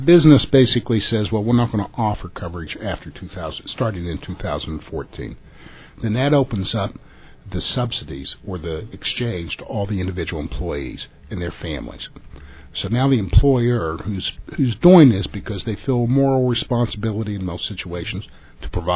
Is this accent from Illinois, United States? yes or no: no; Fairmont, West Virginia, United States; Moved back to West Virginia because I'm from West Virginia. I'm from the Fairmont area.